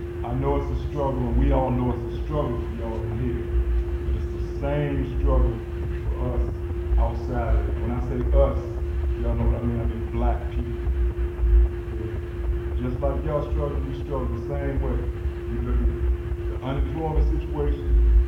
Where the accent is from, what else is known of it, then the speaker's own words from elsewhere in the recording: Virginia, United States; I'm from Virginia.